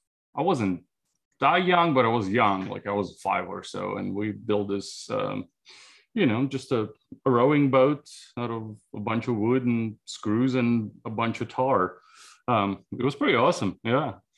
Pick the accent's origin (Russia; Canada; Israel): Russia; Siberia; now in United States; I mean, if you go there, you'll probably think it's a very desolate place, you know. But it's a small town, kind of stuck in post-Soviet times.